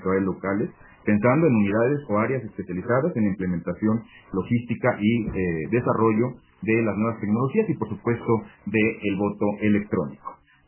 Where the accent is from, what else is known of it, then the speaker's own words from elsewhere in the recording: Querétaro, Mexico; ser consejero electoral en un instituto electoral en Querétaro, en mi tierra.